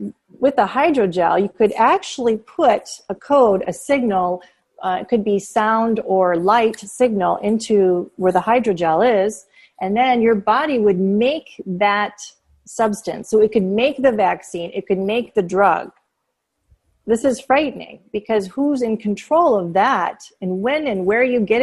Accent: Dearborn, Michigan, United States; I'm from Dearborn, Michigan, so we believe in Henry Ford.

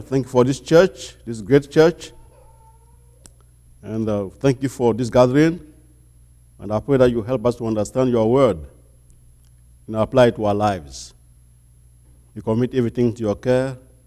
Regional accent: Togo; now in United States; from Togo, West Africa.

